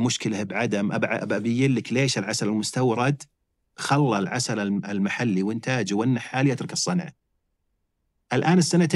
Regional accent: Saudi Arabia; حنا بلد صحراوي، بعض الناس ينكر أصلاً عندنا عسل. عندنا بالمملكة العربية السعودية أي شهر تجي تبي عسل ينتج

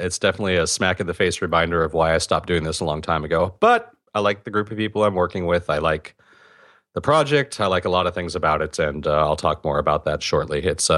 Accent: California, United States; even I do it as a Californian.

